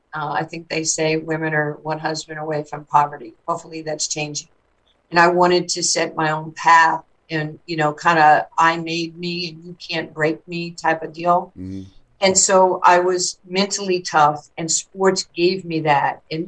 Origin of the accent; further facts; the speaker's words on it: United States; And I love the red, white, and blue, and I love being American, and I love supporting all its values.